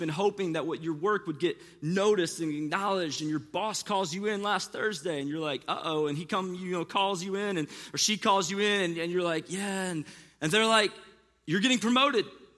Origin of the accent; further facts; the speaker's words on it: St. Louis, Missouri, United States; And I'm from St. Louis, like so I'm not a Braves fan